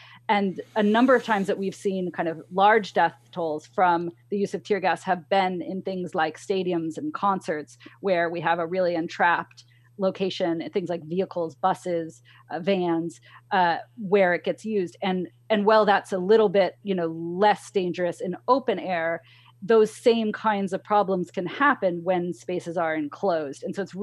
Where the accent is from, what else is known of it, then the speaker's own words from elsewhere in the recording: New York, United States; also born or lived in California; I was born in California and then lived in New York as a teenager.